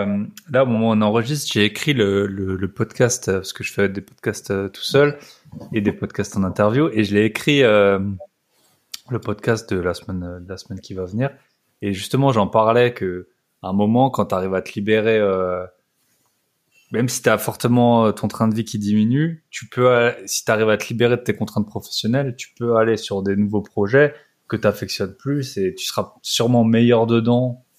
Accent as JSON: {"language": "French", "region": "Grand Est", "country": "France", "said": "Moi, je connais, vu que je suis alsacien, je connais bien les pays suisses."}